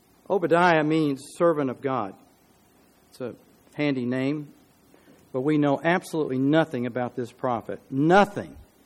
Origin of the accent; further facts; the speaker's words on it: Tulsa, Oklahoma, United States; I grew up in Oklahoma, and back when we first moved out there, we were at the very edge of town in Tulsa, and there was just fields.